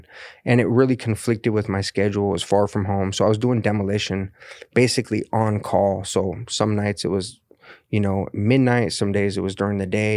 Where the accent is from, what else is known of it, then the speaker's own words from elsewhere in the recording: El Cajon, California, United States; I'm from El Cajon originally.